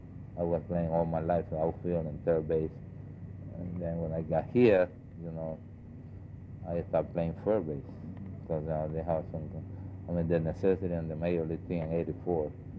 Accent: Havana, Cuba; also born or lived in Santiago de Cuba; No, I was born in Santiago de Cuba, but I grew up in Havana.

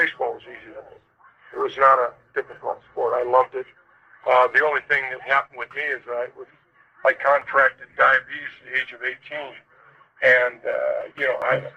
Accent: Seattle, Washington, United States; I grew up in Seattle, Washington. And my father was born in Italy, and my mother was born in Sweden.

